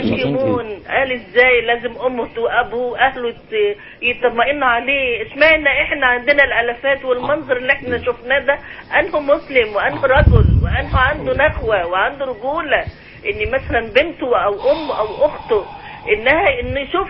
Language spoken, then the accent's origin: Arabic; Alexandria, Alexandria Governorate, Egypt; احنا انا بكلمك من اسكندريه، احنا اسكندريه